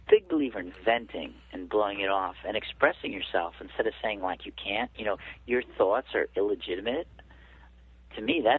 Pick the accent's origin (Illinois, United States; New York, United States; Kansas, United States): New York, United States; So I grew up kind of on Long Island as a young kid, and I, loved the beaches.